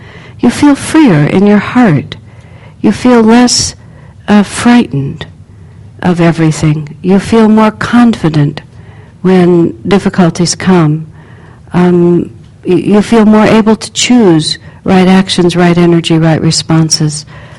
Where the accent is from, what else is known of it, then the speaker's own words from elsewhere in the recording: El Paso, Texas, United States; I grew up in El Paso, Texas, and we had to get anywhere from El Paso, you had to drive hours and hours across this flat, featureless desert.